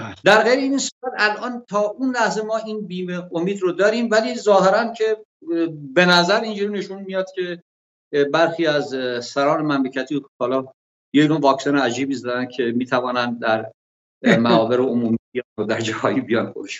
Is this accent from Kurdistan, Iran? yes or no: no; Andimeshk, Khuzestan, Iran; now in Tehran, Iran; 20 خورده ای تهران هستم، 26 سال تهرانم، 24 5 ساله مثلا تهران هستم، در اندیمشکی که خودم اونجا متولد شدم و بزرگ شدم